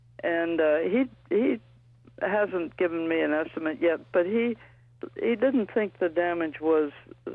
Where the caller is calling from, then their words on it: Greenwich, New York, United States; calling from Northeastern near Greenwich, New York.